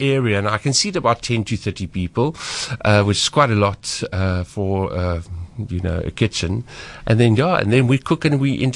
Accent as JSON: {"language": "English", "region": "Free State", "country": "South Africa", "tie": "born or raised there", "said": "I grew up in the Eastern Free State with obviously a family who loves entertaining. I think being hospitable was a big thing. I grew up on a farm."}